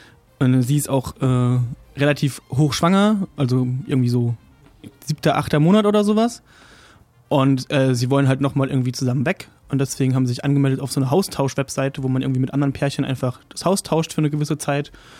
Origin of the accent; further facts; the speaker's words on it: Baden-Württemberg, Germany; weil ich bin ja aus der Rheintalebene, direkt am Fuße vom Schwarzwald